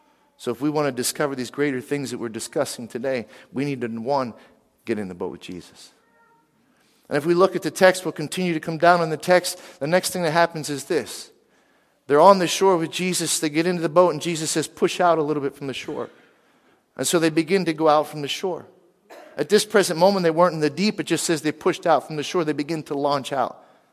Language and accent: English; Pennsylvania, United States; I grew up in Western Pennsylvania. I trapped, I fished, I hunted.